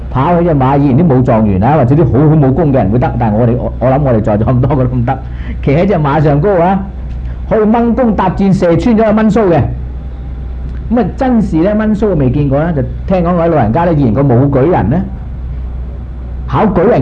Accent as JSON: {"language": "Cantonese", "region": "Guangdong", "country": "China", "said": "咁我哋廣東人咁講嘅喎。"}